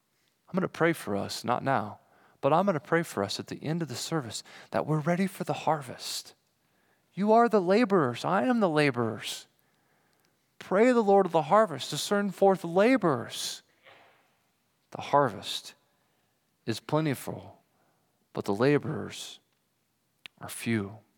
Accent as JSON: {"language": "English", "region": "Kansas", "country": "United States", "tie": "born or raised there", "said": "I grew up in Kansas, and there's something about a wheat field"}